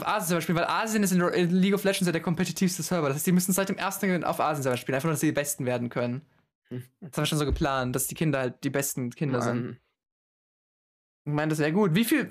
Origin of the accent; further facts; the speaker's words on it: China; also von 0 bis 24 Jahre würde ich jetzt mal rechnen bei uns in China